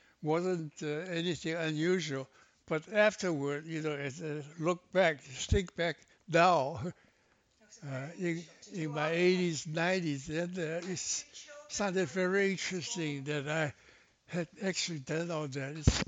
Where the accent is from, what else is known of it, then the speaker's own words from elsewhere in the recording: Shanghai, China; English is a second language; So like when I speak Peking dialect, they know that I was from the Nanfang, from Shanghai.